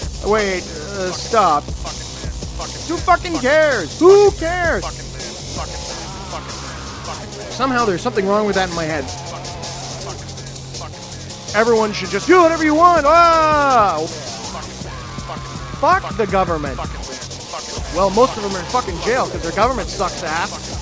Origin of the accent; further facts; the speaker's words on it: Canada; born there; It's not my fault I was born in Canada. It's nice. I like it here, but it's not my fault.